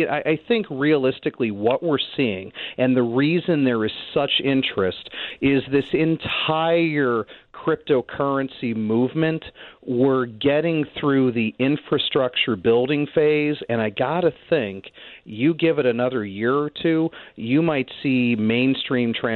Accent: Bloomington, Illinois, United States; I am from Bloomington Normal.

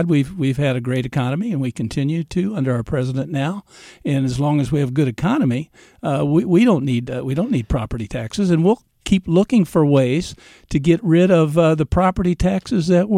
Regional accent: United States; it's just the thing I'm most proud about being American and what we've achieved in the last generation or two is creating a meritocracy.

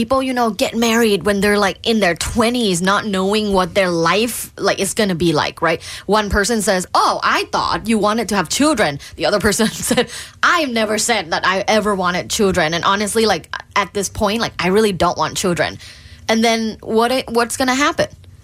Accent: Thailand; now in United States; Like, I'm from Thailand. We don't have Christmas.

